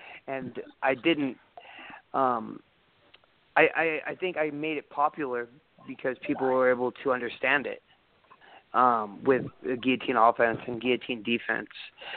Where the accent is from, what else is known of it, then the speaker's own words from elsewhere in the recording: United States; Because I'm an American, I can do that.